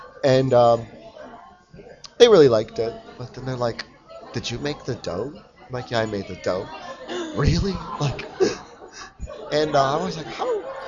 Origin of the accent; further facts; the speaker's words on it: Windsor, Ontario, Canada; So, my hometown is Windsor, and we are increasingly scattered, you know, like Toronto, and I guess I was in Seattle, and parts of America, but not too far from Windsor, I guess.